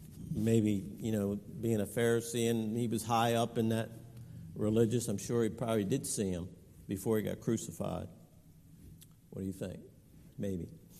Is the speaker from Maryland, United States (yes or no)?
yes; Clinton, Maryland, United States; also born or lived in Upper Marlboro / Camp Springs; I grew up in Clinton, Upper Marlboro area, Camp Springs